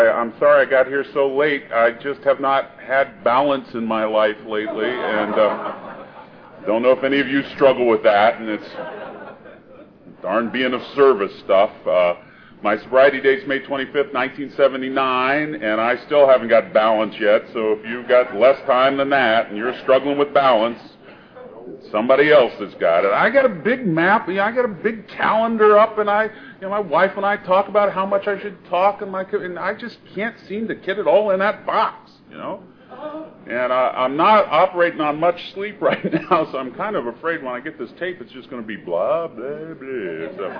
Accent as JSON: {"language": "English", "region": "Virginia", "country": "United States", "tie": "born or raised there", "said": "I grew up in Virginia, and my father was in the service."}